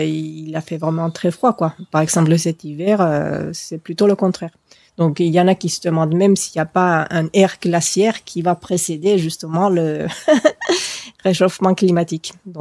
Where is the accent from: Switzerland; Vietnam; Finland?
Finland; French is a second language; moi je me souviens quand j'étais enfant, déjà en Finlande les enfants ils vont à l'école eux-mêmes, soit en vélo, soit en marchant en hiver